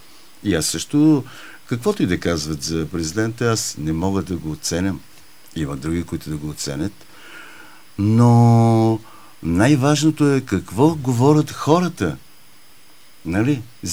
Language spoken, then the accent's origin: Bulgarian; Burgas, Burgas Province, Bulgaria; Искам да похвала моя роден град, където ви кана на моя концерт.